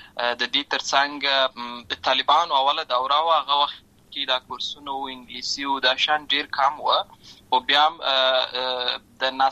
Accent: Lashkar Gah, Helmand, Afghanistan; born there; also born or lived in Uruzgan; زه په اصل کې د ورزغان ولایت یم. اما زه په هلمند ولایت لشکرګاه کې پیدا شوی یم.

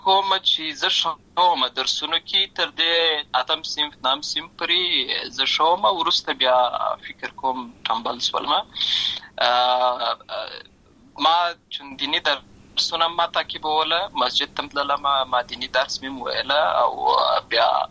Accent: Lashkar Gah, Helmand, Afghanistan; born there; also born or lived in Uruzgan; زه په اصل کې د ورزغان ولایت یم. اما زه په هلمند ولایت لشکرګاه کې پیدا شوی یم.

